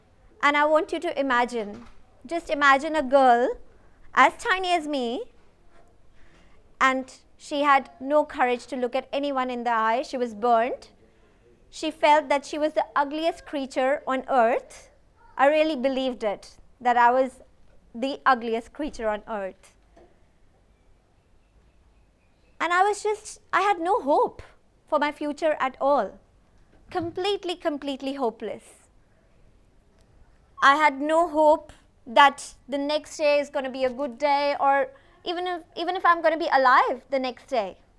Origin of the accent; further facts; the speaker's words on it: India; Growing up in India, I'm from India.